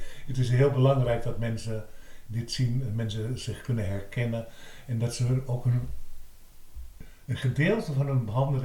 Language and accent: Dutch; Amsterdam, North Holland, Netherlands; also born or lived in Losser; Ik kom uit Amsterdam natuurlijk. Ik ben niet geboren in Amsterdam. Ik ben geboren in het oosten van Nederland, in Losser.